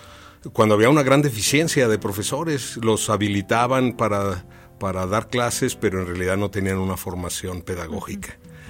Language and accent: Spanish; Aguascalientes, Mexico; born there; Yo nací aquí en Aguascalientes, dentro de una familia de profesores.